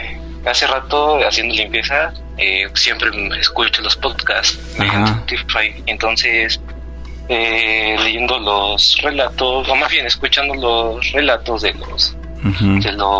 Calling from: Ecatepec, State of Mexico, Mexico; Desde Ecatepec, eso es. Estado de México.

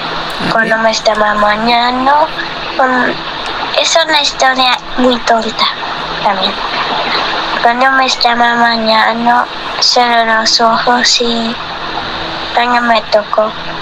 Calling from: Yucatán, Mexico; soy de Yucatán.

